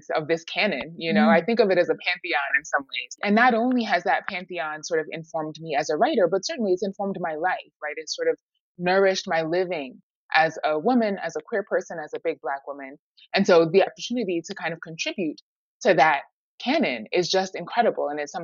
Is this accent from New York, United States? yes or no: yes; New York City, New York, United States; Harlem, for me, you know, it's my hometown.